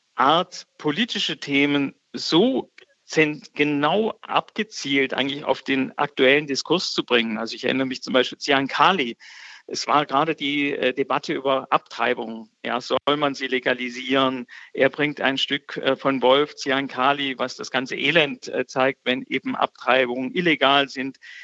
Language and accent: German; Baden-Württemberg, Germany; Und ich komme aus dem Stuttgarter Vorort, also wo die Ligusterhecken noch 1,20 Meter und die Garageneinfahrten betoniert waren.